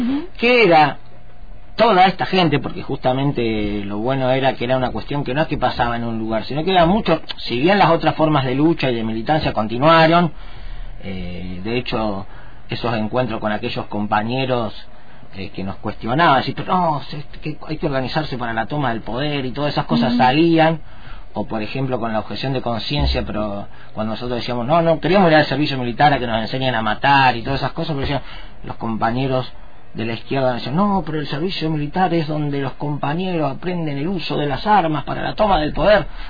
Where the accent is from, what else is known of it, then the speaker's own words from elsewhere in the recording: Rosario, Santa Fe, Argentina; yo soy de Rosario